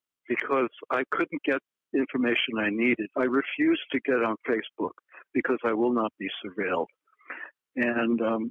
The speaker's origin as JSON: {"language": "English", "town": "New York City", "region": "New York", "country": "United States", "tie": "born or raised there", "also_born_or_lived": "Connecticut / California", "said": "I mean, I grew up in New York City. I lived in Connecticut. I lived in California."}